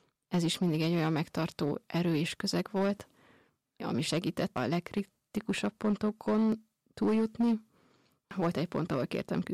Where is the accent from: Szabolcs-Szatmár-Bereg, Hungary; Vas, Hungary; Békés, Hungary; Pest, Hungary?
Vas, Hungary; Kőszeg; Köszegről származom.